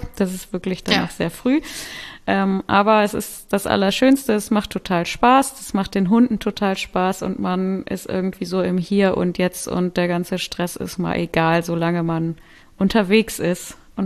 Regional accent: Solingen, North Rhine-Westphalia, Germany; born there; Aber ich bin geboren in Solingen, das ist die Stadt der Messer.

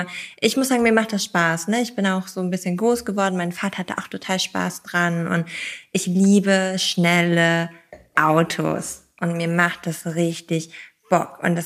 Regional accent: Lower Saxony, Germany; now in Heidelberg, Germany; Ich bin gebürtige Ostfriesin. Also, ich komme aus Ostfriesland. Wohne aktuell noch in Heidelberg, werde aber bald pendeln nach Brügge.

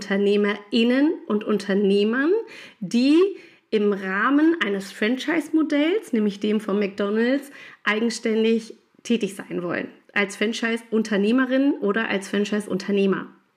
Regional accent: Duisburg, North Rhine-Westphalia, Germany; Ich bin Kind des Ruhrgebiets, ich komme aus Duisburg

